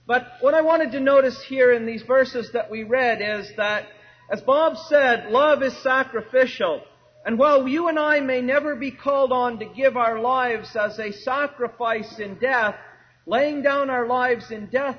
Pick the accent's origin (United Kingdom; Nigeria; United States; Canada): Canada; Smiths Falls, Ontario; If somebody looks on in Smiths Falls, my hometown, and they look at believers in Smiths Falls